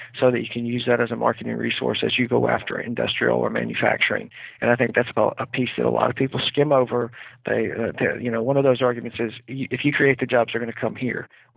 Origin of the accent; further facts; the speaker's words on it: Coleman, Alabama, United States; the Coleman, Alabama, my hometown community, asked me if I would be interested in working with them.